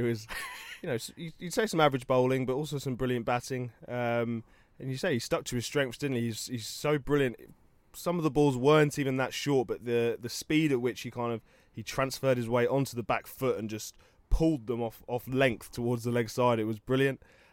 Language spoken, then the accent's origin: English; England, United Kingdom; I know it's traditional to kind of bash the Aussies as an Englishman